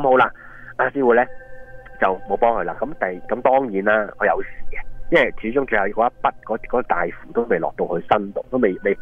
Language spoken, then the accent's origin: Cantonese; China; 即系我哋中国人讲嘅嘢，无福消受。